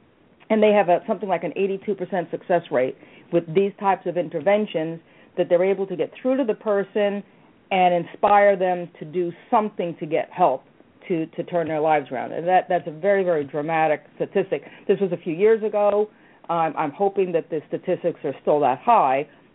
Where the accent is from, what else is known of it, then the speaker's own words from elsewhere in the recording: New York, United States; I actually had a friend of mine when I was growing up in New York.